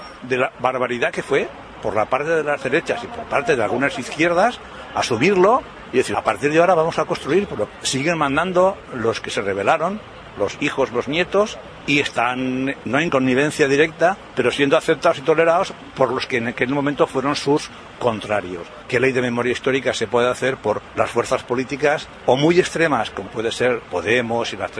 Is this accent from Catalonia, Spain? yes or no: yes; Catalonia, Spain; born there; Yo soy catalán de nacimiento, no soy nacionalista